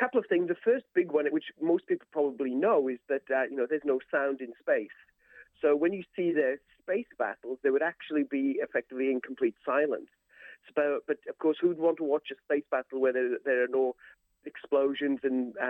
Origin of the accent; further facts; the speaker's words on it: United Kingdom; So I grew up in Britain in the 1970s on British television sci-fi